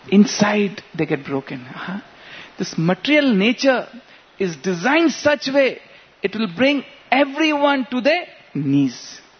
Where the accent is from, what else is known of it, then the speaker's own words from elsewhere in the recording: Bihar, India; English is a second language; This is many, many years back. I come from Bihar.